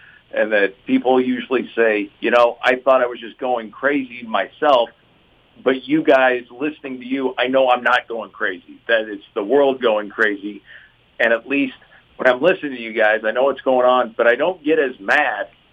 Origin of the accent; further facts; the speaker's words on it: Midwest, United States; Growing up in the Midwest, I always identified as a California kid and really had always wanted to move to California.